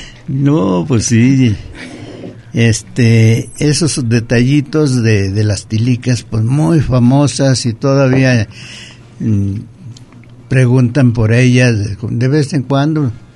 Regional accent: Colotlán, Jalisco, Mexico; soy de Colotlán, de las famosas tilicas.

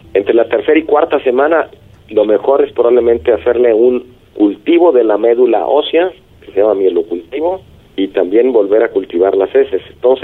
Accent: Mexico; si nosotros como población, como mexicanos, tenemos contacto desde la niñez con la bacteria

